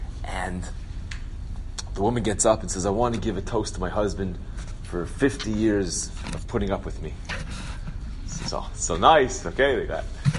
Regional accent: California, United States; accent: Californian; if you can't understand my Californian accent, then please feel free to ask.

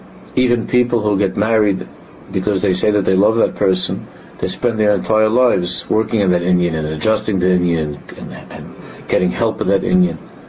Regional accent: New York City, New York, United States; I'm from Queens, she's from Brooklyn.

